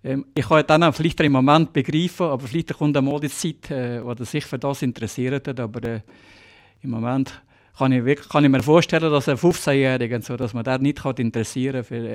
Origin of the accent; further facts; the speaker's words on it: Valais, Switzerland; Saastal ist für mich, ist meine Heimat da und ich würde nie weggehen. Ich bleibe einfach im Saastal.